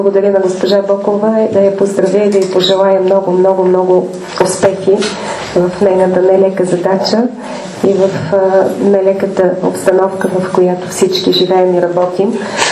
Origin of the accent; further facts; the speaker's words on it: Sofia, Sofia City, Bulgaria; за мен това е най-скъпото, защото наистина това е моя роден град